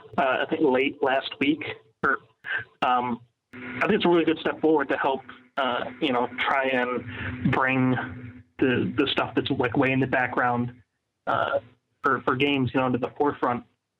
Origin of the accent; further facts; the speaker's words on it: Rochester, New York, United States; I'm from Rochester, New York.